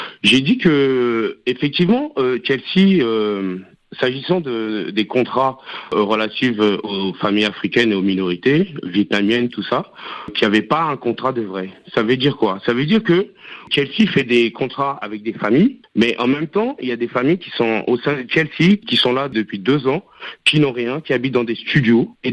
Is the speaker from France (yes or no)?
yes; France; je suis français, je suis pas anglais.